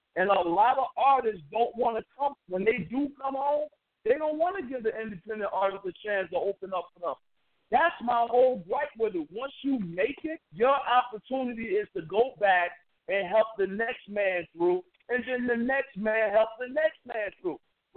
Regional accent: Newark, New Jersey, United States; Like, I'm from Brick City.

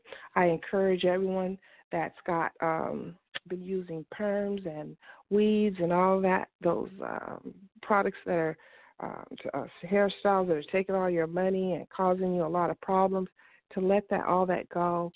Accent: California, United States; I keep trying to tell him I'm from California. That's how we get down out here.

